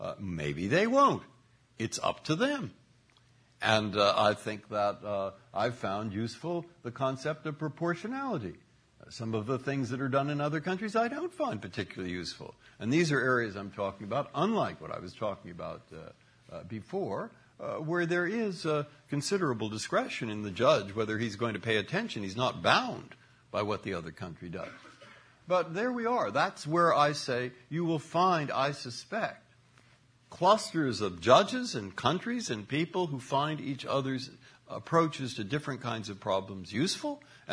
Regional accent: United States; but this is my view as an American, that we have a form of jurisprudence

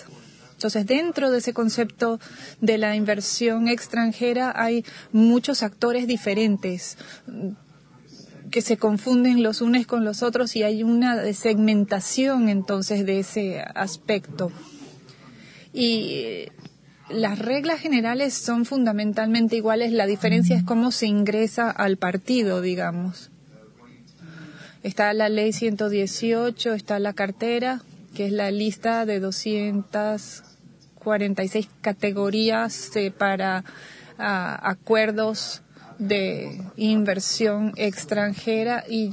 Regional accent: Miami, Florida, United States; Yo soy de Miami, soy parte de la comunidad exiliada cubana

